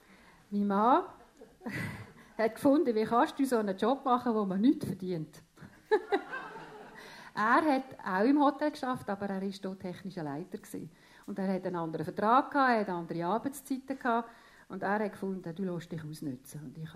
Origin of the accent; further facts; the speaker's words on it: Augst, Basel-Landschaft, Switzerland; Und in die Schule Augst und Pratteln. Und wir haben eine wunderbare Kindheit gehabt in Augst, eine schöne, eine beschützte, eine bewahrte. Mein Papi hat im Kraftwerk Augst geschafft und wir haben ganz in der Nähe dort wohnen.